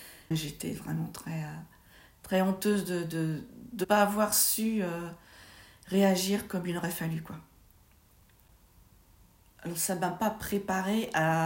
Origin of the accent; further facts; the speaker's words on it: Angers, Pays de la Loire, France; now in Nantes, France; J'ai 53 ans, j'habite à Nantes depuis une vingtaine d'années et je suis originaire d'Angers.